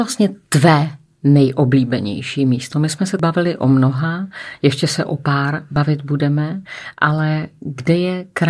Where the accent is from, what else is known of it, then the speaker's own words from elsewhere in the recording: Moravian Wallachia, Czechia; asi jsem z Valašska